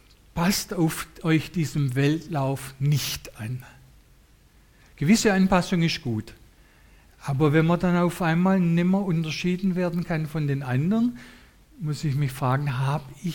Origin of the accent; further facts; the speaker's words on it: Hessigheim, Baden-Württemberg, Germany; Wir fühlen uns so ein bisschen wie, ich komme aus Hessigheim, Hessigheimer mit Migrationshintergrund.